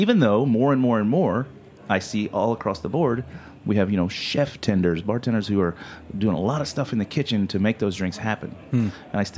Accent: Deep South, United States; And I would like to mention that, I'm from the Deep South.

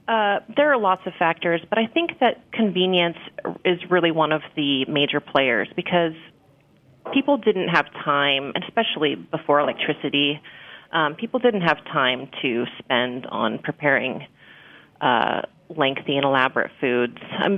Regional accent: Scotland, United Kingdom; oatmeal, of course, and being Scottish, it's almost the Scottish national dish.

